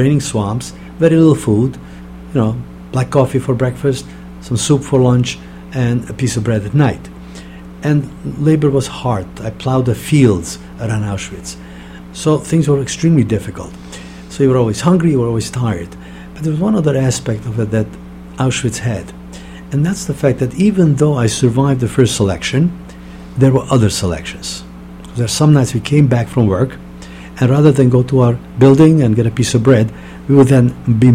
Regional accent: Hungary; English is a second language; I came actually from Hungary, from a ghetto.

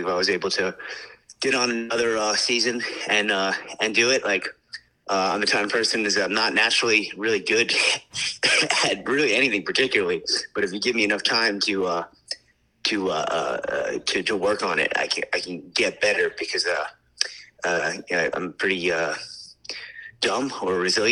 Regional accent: New York City, New York, United States; I'm born and raised in the Bronx, New York. I am a firefighter, also in the Bronx, New York.

